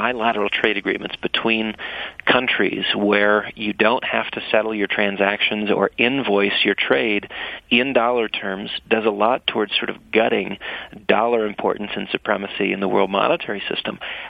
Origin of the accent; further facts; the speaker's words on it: United States; as an American, I recognize that that's going to have dramatic consequences.